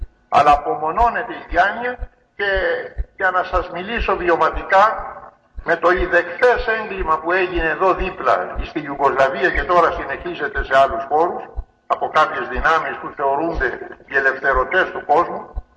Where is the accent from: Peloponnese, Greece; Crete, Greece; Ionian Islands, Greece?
Ionian Islands, Greece; Corfu; Και εμείς στην πατρίδα μου, εγώ είμαι Κερκυραίος